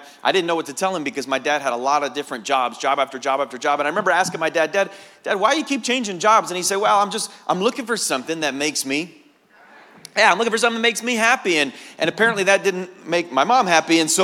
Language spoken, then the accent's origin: English; New England, United States; Now, I'm still in the Northeast, even though I'm from New England and I'm not quite at home.